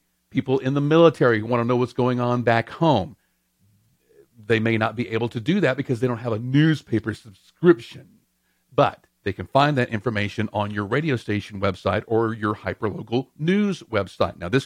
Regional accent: Louisville, Mississippi, United States; like my hometown of Louisville, Mississippi

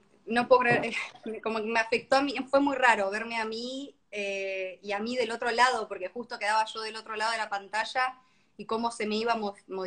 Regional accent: Venezuela; also born or lived in Colorado / New York; now in Miami, United States; Soy de Venezuela. Viví en Colorado, en Nueva York, y me mudé acá a los 18.

